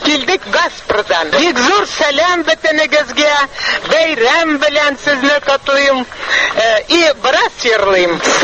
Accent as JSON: {"language": "Tatar", "region": "Karaganda Region", "country": "Kazakhstan", "tie": "born or raised there", "said": "Мин Казахстанда үстем. Каргандинская область Казахстанда. Инде 15 ел торам Газпрода. Әтиләрем Сталинград яктан. Әнием Пемза ягыннан. Так что раскулаченный балалар иде."}